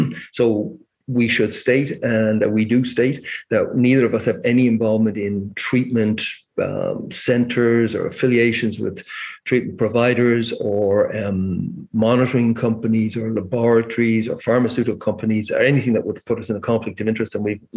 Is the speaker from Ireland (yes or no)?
yes; Ireland; moved away as an adult; now in Canada; basically I was born and raised in Ireland and medical school there. And you know, one of my geographical cures was to Canada in 1986, and I'm still here.